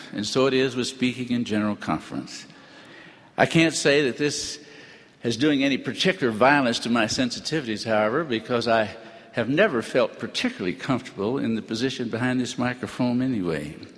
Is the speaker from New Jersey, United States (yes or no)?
no; Missouri, United States; I was born and reared in Missouri, where much of the early history of this church took place